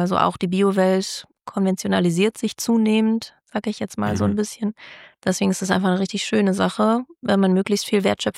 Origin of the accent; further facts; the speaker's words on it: Fröndenberg, North Rhine-Westphalia, Germany; Ich glaube tatsächlich bei uns in Ostbüren ziemlich weit oben auf dem Berg, wenn man auch rüberschauen kann Richtung Stadt, aber immer noch Richtung unser Dorf Ostbüren